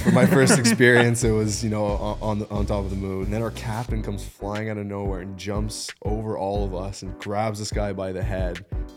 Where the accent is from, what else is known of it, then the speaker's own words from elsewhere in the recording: Canada; just being from Canada, it's what every kid did, every kid wanted to do.